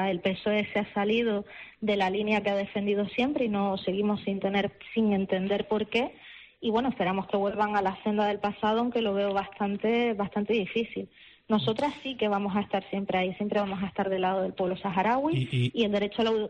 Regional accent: Las Palmas de Gran Canaria, Canary Islands, Spain; yo soy del barrio de la Isleta y estoy muy vinculada a la playa de las Canteras y a la bahía del Confital

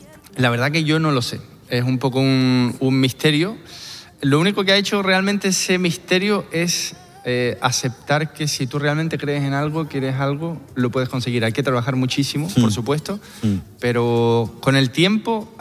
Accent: Chile; Bueno, yo soy chileno.

